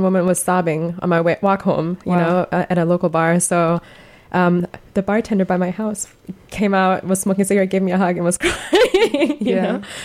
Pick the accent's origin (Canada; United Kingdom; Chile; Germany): Germany; English is a second language; now in United States; And we're both from Germany, and we both know how that feels.